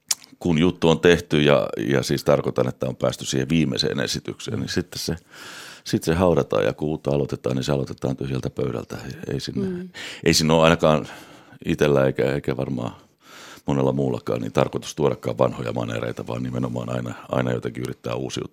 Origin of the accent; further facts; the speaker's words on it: Hämeenkyrö, Pirkanmaa, Finland; Mä oon Hämeenkyröstä kotoisin, joo